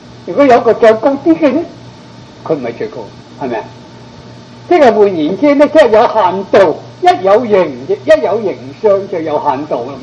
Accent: China; 所以我们中国人都很聪明啊

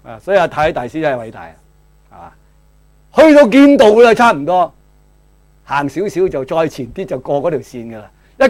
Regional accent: China; 德先生同蔡先生，我哋中国人最唔科学噶嘛

